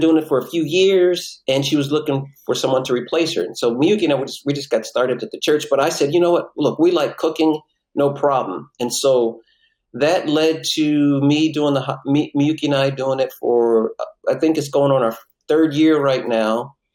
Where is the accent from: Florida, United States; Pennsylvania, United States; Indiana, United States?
Pennsylvania, United States; born there; I wasn't born in Oklahoma. I was born in Pennsylvania.